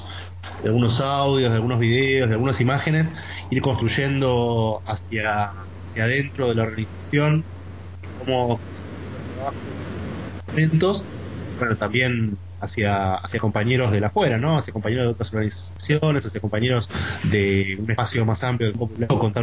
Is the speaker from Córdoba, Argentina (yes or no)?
no; Buenos Aires, Argentina; la mitad de los compañeros que trabajamos ahí somos de Buenos Aires.